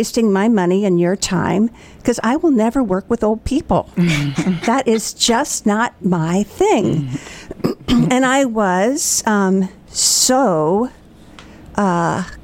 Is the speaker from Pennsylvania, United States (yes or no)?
yes; Pennsylvania, United States; now in Chapel Hill, United States; I've been in this area for 33 years now, 32, somewhere around there. And I came from Pennsylvania.